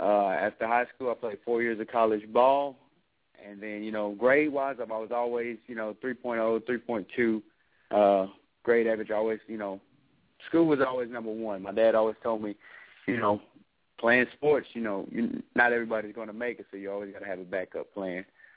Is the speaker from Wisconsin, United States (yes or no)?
no; Muskogee, Oklahoma, United States; I'm from Muskogee, Oklahoma.